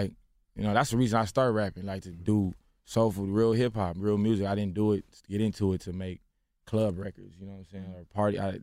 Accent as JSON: {"language": "English", "town": "Inglewood", "region": "California", "country": "United States", "said": "I'm from L.A. I'm from Inglewood, mm-hmm. California."}